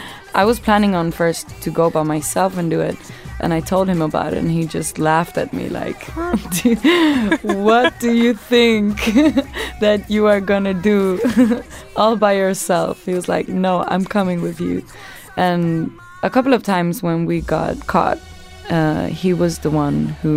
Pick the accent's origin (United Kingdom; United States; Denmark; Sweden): Sweden; my separation of, you know, growing up in Sweden and feeling rootless.